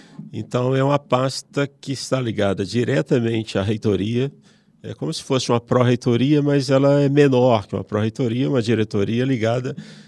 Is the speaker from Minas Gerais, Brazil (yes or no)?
yes; Minas Gerais, Brazil; now in São Paulo, Brazil; Aqui eu já sou um jovem morando na cidade de São Paulo, quer dizer, eu sou mineiro, mas um jovem morando na cidade de São Paulo